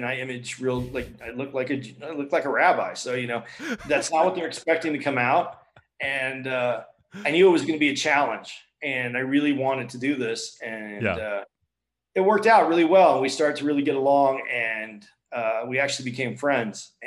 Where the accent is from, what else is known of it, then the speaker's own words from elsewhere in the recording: Tucson, Arizona, United States; I grew up in Tucson. I'm actually Mexican and Jewish. So I have, I grew up by the Air Force base.